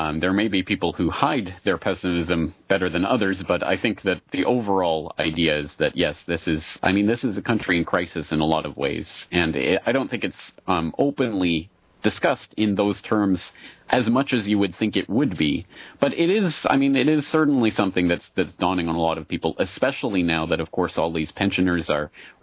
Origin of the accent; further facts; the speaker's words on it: Canada; I'm from Canada.